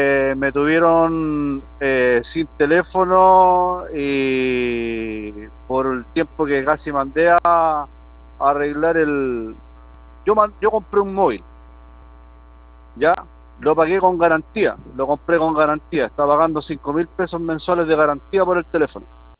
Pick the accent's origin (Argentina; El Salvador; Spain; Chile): Chile; Los Ángeles, Biobío; que yo soy de Los Ángeles